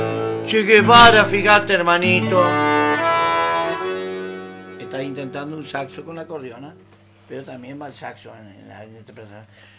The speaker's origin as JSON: {"language": "Spanish", "town": "Santo Tomé", "region": "Santa Fe", "country": "Argentina", "tie": "born or raised there", "said": "Yo, en realidad, nací en Santa Fe, en ese barrio. Pero mi papá se hizo su casita en Santo Tomé cuando era un pueblito, y así que me crié"}